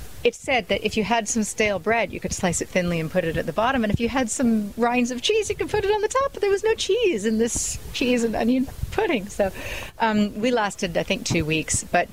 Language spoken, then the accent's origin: English; Canada; But I loved it in February because I'm Canadian, so that's my kind of weather.